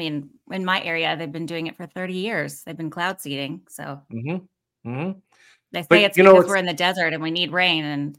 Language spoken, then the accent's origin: English; Oklahoma, United States; but man, I grew up in Oklahoma and we were used to that kind of stuff, you know, so I wasn't really scared or anything